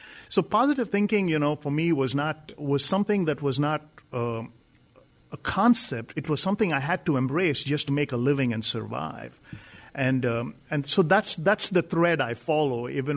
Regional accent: India; because I grew up in India

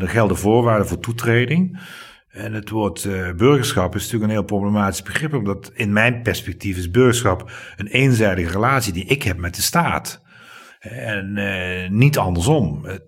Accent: Limburg, Netherlands; Ja, ik ben geen Brabander. Nee, ik ben Limburger.

